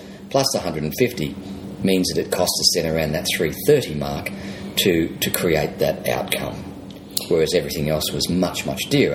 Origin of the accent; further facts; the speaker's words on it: Queensland, Australia; quickly moved to Queensland, my hometown, and spent 31 years